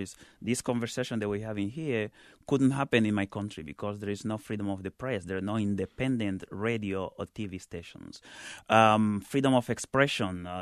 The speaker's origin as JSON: {"language": "English", "country": "Equatorial Guinea", "tie": "born or raised there", "said": "What that paradox means for me and for many people in Equatorial Guinea, the majority of people, is that you're living in this country that's the wealthiest on Africa"}